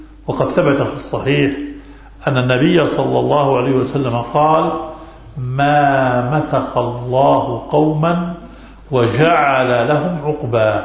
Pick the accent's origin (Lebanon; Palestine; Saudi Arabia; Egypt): Palestine; Jerusalem; ثم أهل فلسطين وأنا منهم وأنا مقدسي